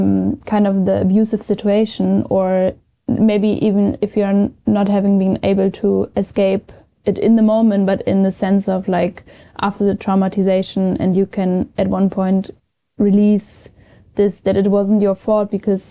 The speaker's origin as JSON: {"language": "English", "country": "Germany", "tie": "born or raised there", "second_language": "English", "said": "I grew up in Germany with the thinking of course you can abort"}